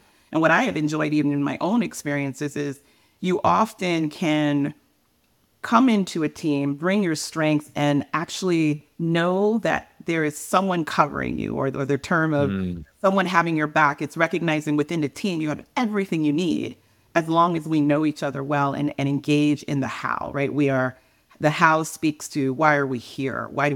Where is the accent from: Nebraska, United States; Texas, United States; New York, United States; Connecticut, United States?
Connecticut, United States; born there; I was born here in Connecticut in the northeast of the U.S.